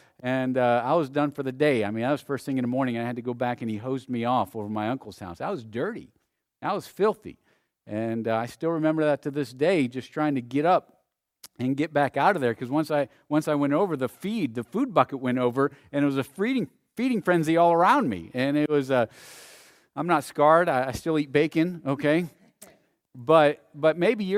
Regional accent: Tucson, Arizona, United States; Now, I grew up in Tucson. We didn't have a lot of hogs, but we didn't have any at my house.

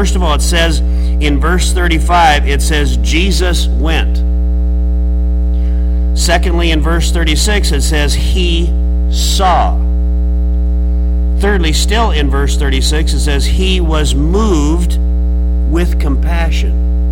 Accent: Nebraska, United States; You know, I'm from Nebraska. I'm from the north. We're down here in the south.

